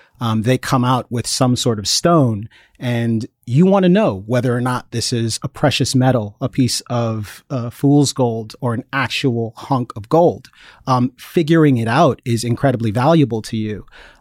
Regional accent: Washington, District of Columbia, United States; I grew up in Washington, D.C., in and around there. Mm-hmm. So, you know, Maryland, Virginia, close enough to the city, you call it all D.C. My family's from Jamaica, so I'm first generation American

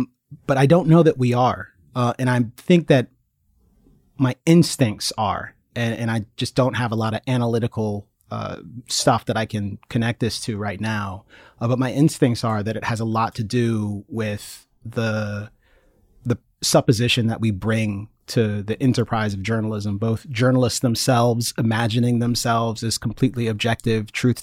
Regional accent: Washington, District of Columbia, United States; I grew up in Washington, D.C., in and around there. Mm-hmm. So, you know, Maryland, Virginia, close enough to the city, you call it all D.C. My family's from Jamaica, so I'm first generation American

